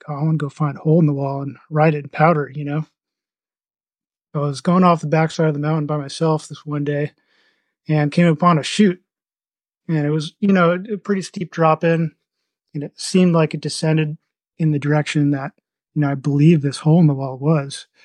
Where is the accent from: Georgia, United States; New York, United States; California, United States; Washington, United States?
New York, United States; I grew up in the Northeast, in upstate New York, and I remember some epic nor'easters growing up